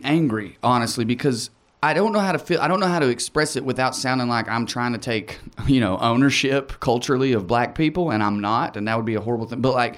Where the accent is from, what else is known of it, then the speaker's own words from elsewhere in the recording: the South, United States; oh, my God, I'm from the South, and they nailed it.